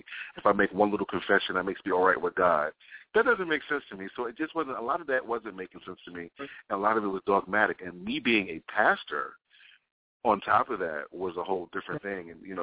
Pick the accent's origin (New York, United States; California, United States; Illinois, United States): New York, United States; Brooklyn; Now, I'm from Brooklyn. This is not so. I ain't that stupid.